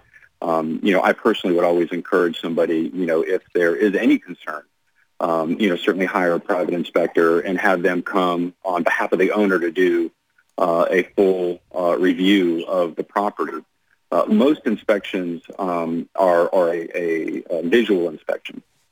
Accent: the South, United States; a little Southern hospitality, which is where I come from the South.

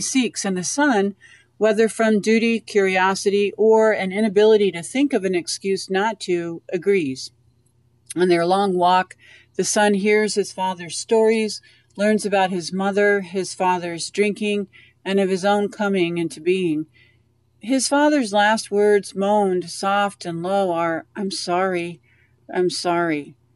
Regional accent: Dodge City, Kansas, United States; from Dodge City, Kansas

